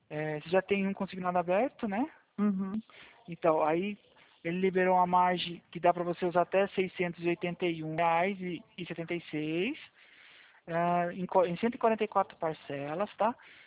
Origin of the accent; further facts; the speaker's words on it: Atibaia, São Paulo, Brazil; Eu sou aqui de Atibaia